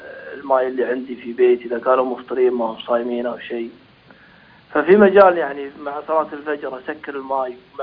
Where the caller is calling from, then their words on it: Kuwait; أنا ساكن في منطقة جديدة عندنا في الكويت في المناطق الحديثة